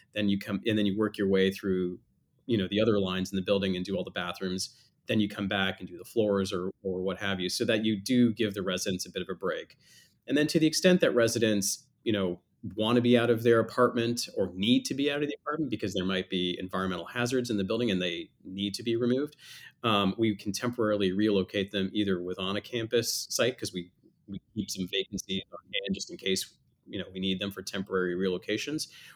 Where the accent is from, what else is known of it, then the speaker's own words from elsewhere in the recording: Canada; So I'm from Canada, and I went to the University of Toronto. And I actually originally thought I was going to go to law school.